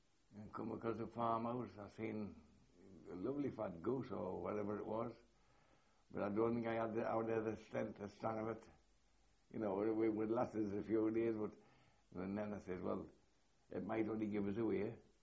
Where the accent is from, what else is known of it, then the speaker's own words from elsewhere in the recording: England, United Kingdom; Or if we had, we wouldn't understand the German maps, being English, all right.